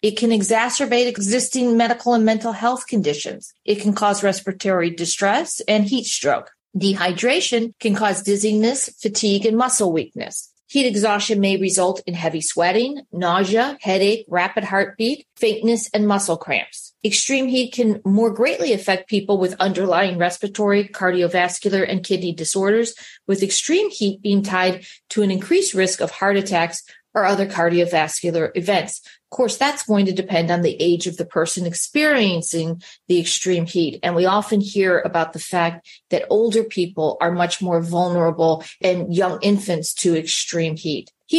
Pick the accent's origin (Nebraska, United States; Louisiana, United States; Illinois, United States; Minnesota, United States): Illinois, United States; Chicago; I grew up in Chicago.